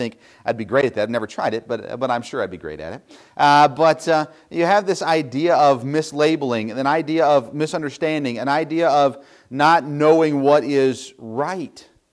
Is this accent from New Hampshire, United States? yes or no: no; Tennessee, United States; I grew up in the South, of course, in Tennessee, and there's a lot of over-emotional churchgoers.